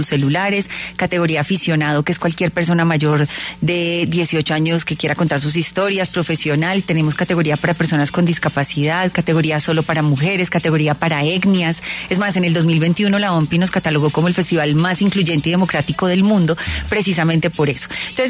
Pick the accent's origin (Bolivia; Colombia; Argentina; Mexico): Colombia; Medellín, Antioquia; born there; yo nací en la Comuna 13 de Medellín